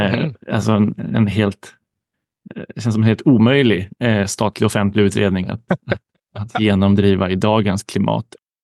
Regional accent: Kisa, Östergötland, Sweden; prata lite friare kanske om min barndom i Kisas skogar

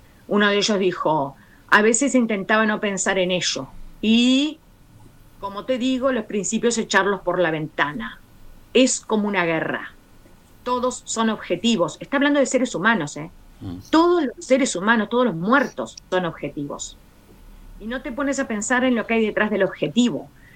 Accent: Basque Country, Spain; como nosotros sufrimos, hemos sufrido y seguimos sufriendo como vascos

